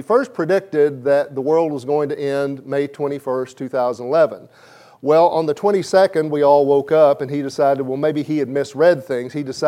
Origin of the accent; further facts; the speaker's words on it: Blytheville, Arkansas, United States; But anyway, I grew up in Blytheville, Arkansas, which had an Air Force base.